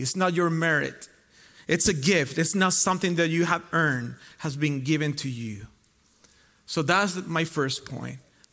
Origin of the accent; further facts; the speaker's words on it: Costa Rica; also born or lived in Spain; now in United States; Born in Spain, lived 18 years in Costa Rica, and became a citizen in Costa Rica, came here 13 years ago almost, and became a citizen, an American citizen.